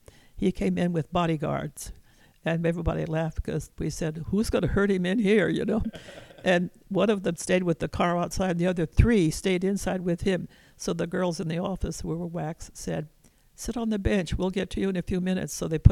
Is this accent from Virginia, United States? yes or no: no; Iowa, United States; born there; And so I always took down the Iowa state flag because that was my home state where I was born.